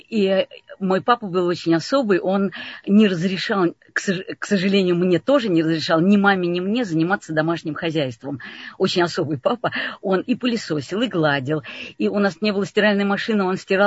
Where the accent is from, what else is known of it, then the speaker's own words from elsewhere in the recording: Moscow, Russia; born there; Я родилась в Москве